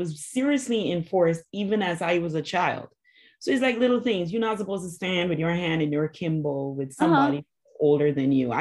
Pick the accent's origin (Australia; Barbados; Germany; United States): Barbados; And I'm from the Caribbean. I grew up in Barbados.